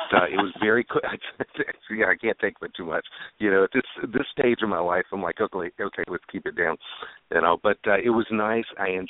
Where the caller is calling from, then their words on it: Virginia, United States; I am calling from Virginia, from home.